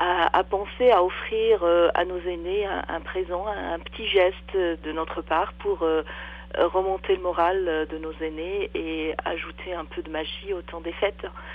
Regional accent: Sydney, Nova Scotia, Canada; chez nous à Sydney

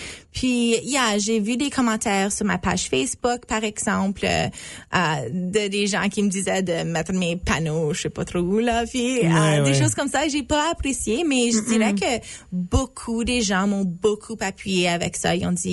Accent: Manitoba, Canada; j'ai grandi dans la banlieue de Island Lakes, qui est dans la circonscription électorale au sud-est de la ville. Je suis allée à l'école à Sarthe.

